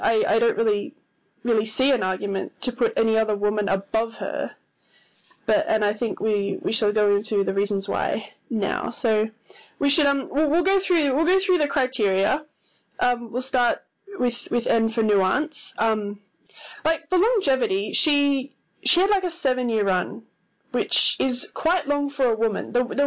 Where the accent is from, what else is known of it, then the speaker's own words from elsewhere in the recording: Australia; from Australia, and from Stacey and Elliot's Bogus Journey